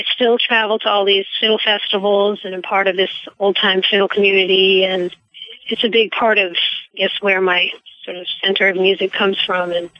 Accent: Orangeburg, New York, United States; moved up to where I grew up in Orangeburg, New York, which, is a suburb of New York City

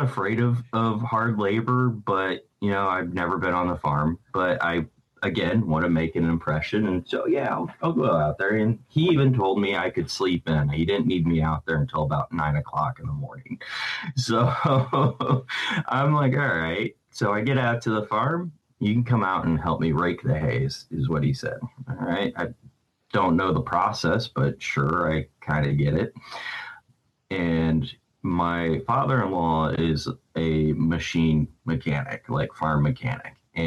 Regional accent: Springfield, Illinois, United States; So I grew up in Springfield, Illinois. So smaller metropolitan area, but I wasn't raised on a farm.

